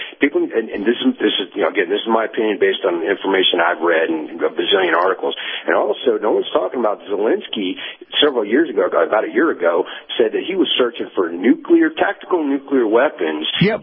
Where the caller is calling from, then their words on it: Tennessee, United States; in East Tennessee.